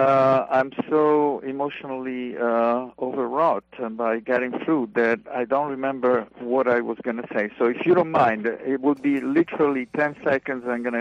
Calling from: New York City, New York, United States; New York City.

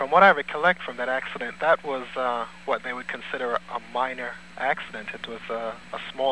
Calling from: Bronx, New York, United States; I'm calling from the Bronx.

